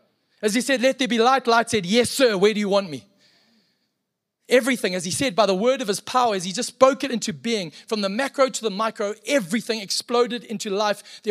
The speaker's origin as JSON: {"language": "English", "country": "Zimbabwe", "said": "I am from Zimbabwe, as we've spoken about already, and Zimbabweans apologize for apologizing."}